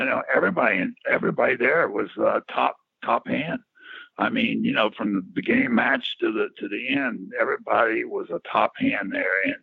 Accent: the South, United States; since I'm from the South and everything, the Max Cady deal was Southern

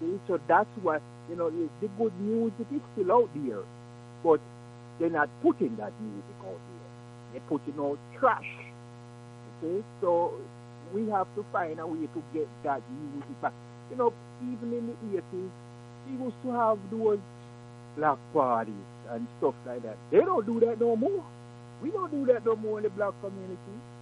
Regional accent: Jamaica; Because I was born in Jamaica. And we grew up with the same culture, music and Saturday morning, cleaning up.

